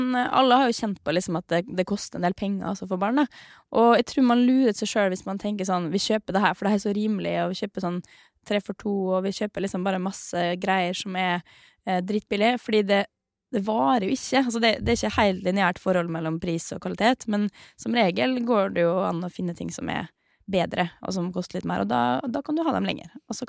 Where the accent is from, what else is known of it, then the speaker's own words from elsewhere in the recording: Møre og Romsdal, Norway; Jeg er jo sunnmøring, eller halvt sunnmøring, og liksom glad i å være liksom nøkteren.